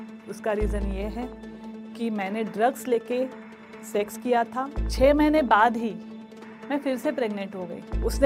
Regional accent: Mumbai, Maharashtra, India; born there; मैं एक film producer होने के साथ साथ एक विमेन एंटरप्रेन्योर हूँ. मेरा जन्म मुंबई में बांद्रा इलाके में हुआ है.

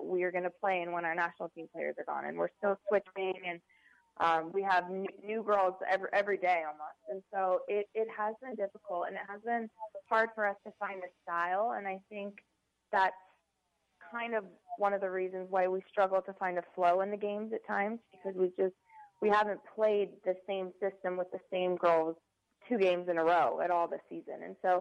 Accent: Utah, United States; when I was growing up in Utah, I had a coach

